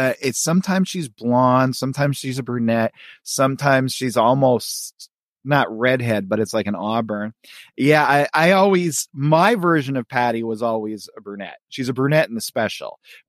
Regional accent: Pennsylvania, United States; Liz and Eric from PA, actually my home state

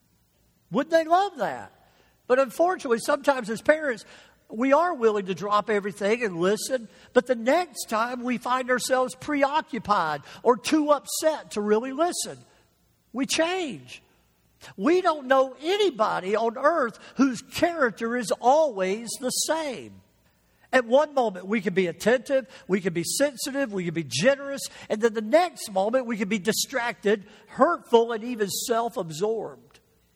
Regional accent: Jackson, Mississippi, United States; also born or lived in Mobile / Lakeland / Kalamazoo / Canada; I was born in Mobile, Alabama. I was about 7 years old. We moved to Jackson, Mississippi. Then we made several moves there.

